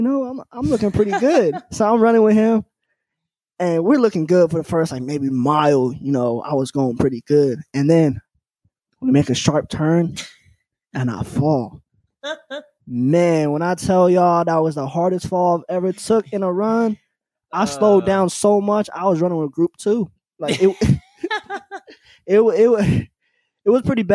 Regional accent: Arizona, United States; You know, noted, I'm from Arizona.

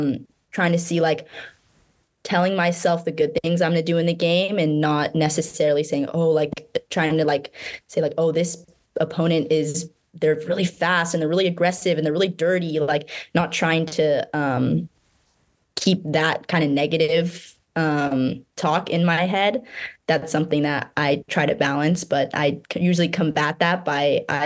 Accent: California, United States; We grew up in Southern California. That's the only thing we know.

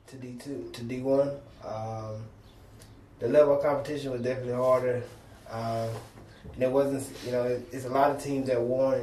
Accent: Georgia, United States; Personally, for me, I'm from Georgia, so it was nice to be closer to home.

